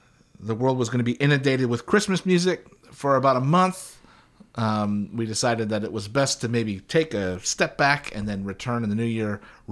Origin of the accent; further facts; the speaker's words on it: Canada; I'm obviously Canadian.